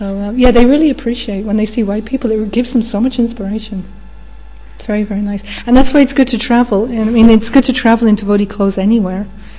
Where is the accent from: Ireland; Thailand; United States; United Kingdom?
United Kingdom; England; I'm always embarrassed when they talk about India because I'm English